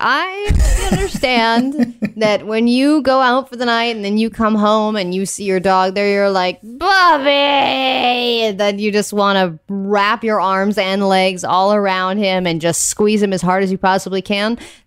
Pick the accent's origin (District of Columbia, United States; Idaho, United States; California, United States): California, United States; in the San Mateo area up by my hometown in the Bay Area